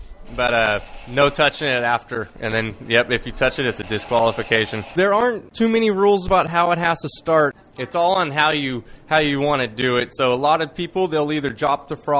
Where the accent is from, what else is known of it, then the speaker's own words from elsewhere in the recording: Modesto, California, United States; I'm from Modesto, California.